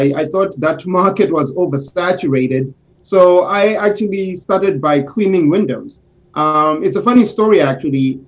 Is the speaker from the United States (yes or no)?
no; Harare, Zimbabwe; I was born in Harare, Zimbabwe, and it's in Southern Africa. For those of you who might be consulting Google or opening up a map, we're right next to South Africa.